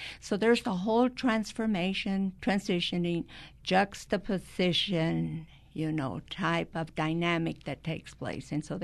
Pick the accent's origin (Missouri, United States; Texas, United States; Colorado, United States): Texas, United States; Dallas; I mean, I come from the Metroplex, Dallas-Fort Worth, and have been in several cities